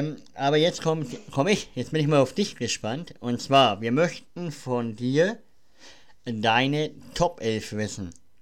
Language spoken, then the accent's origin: German; Nuremberg, Bavaria, Germany; in meiner Heimatstadt Nürnberg